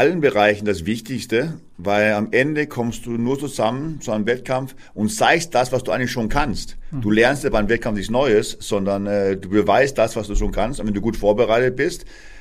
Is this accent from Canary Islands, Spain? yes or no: yes; Maspalomas, Canary Islands, Spain; Und ich bin ja selber auf dem Surfbrett sozusagen aufgewachsen, da war ich 8 Jahre alt, meine Schwester Britt war ein Jahr jünger. Und wir haben da das Surfen gelernt, auf Gran Canaria, in Maspalomas, auf dem gleichen See.